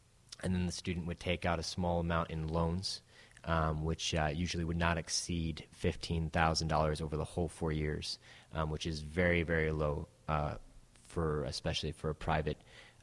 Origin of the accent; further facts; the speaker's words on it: Northeast, United States; I grew up in the Northeast U.S., so it was farther for me, and I made it out there.